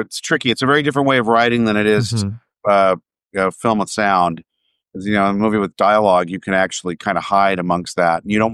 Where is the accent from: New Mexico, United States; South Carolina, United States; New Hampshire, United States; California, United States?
California, United States; Chula Vista; Well, I grew up in San Diego, in Chula Vista, actually, right near the border.